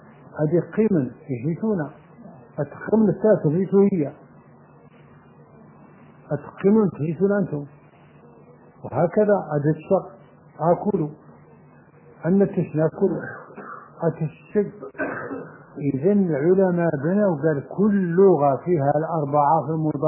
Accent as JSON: {"language": "Arabic", "country": "Morocco", "said": "لان المغرب فيه برابر وعرب، فنقول المغربي وخلاص ما نقولش عربي"}